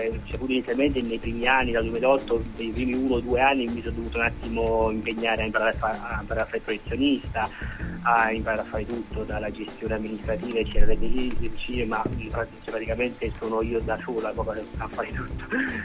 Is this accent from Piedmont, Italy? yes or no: no; Naples, Campania, Italy; born there; now in Gubbio, Italy; Sono nato a Napoli, però vivo ormai dal 97 a Gubbio per così ragioni familiari